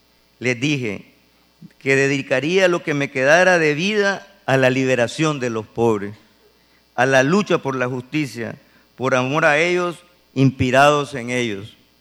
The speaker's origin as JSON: {"language": "Spanish", "country": "Nicaragua", "said": "Bueno, aquí dice por ti, pues, pero yo soy de Nicaragua."}